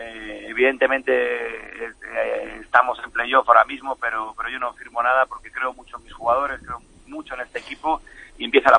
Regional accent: Galicia, Spain; born there; yo me siento gallego, pero... que tienen Andalucía su casa también, ¿no? Gallego de nacimiento y andaluz de adopción.

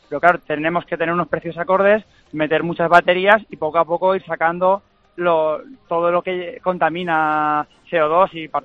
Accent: Valencian Community, Spain; no somos los únicos valencianos y españoles que estamos aquí

